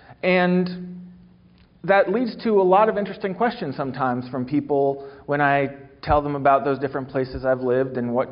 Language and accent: English; Worthington, Ohio, United States; also born or lived in Florida / Southern California; I grew up here in Central Ohio, actually over in Worthington, so not exactly right here in Gahanna, but just kind of up the road a little bit.